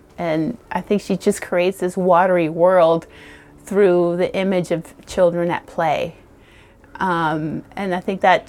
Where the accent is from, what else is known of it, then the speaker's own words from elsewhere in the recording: Argentina; I actually did. I'm from Argentina originally, and there was a beach there called Mar del Plata.